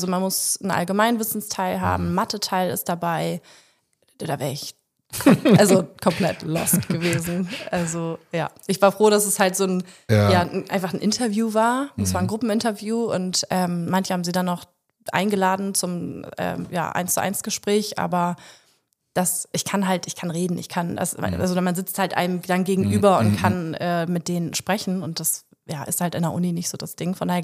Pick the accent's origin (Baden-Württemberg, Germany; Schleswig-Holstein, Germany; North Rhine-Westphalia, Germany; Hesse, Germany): Schleswig-Holstein, Germany; Bönningstedt; now in Quickborn, Germany; Aus Bönningstedt.